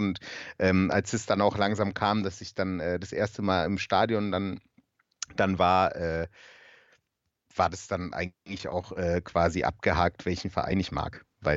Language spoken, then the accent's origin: German; Bavaria, Germany; ich komme ja aus Oberfranken eigentlich